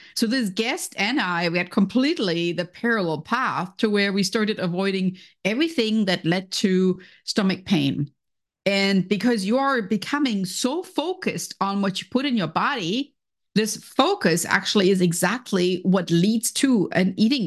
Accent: Germany; because I was growing up in Germany.

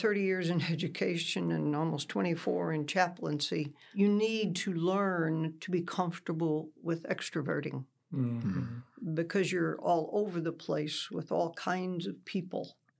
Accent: Pampa, Texas, United States; I grew up in Pampa, Texas for about 13 years, and then I left home in 61.

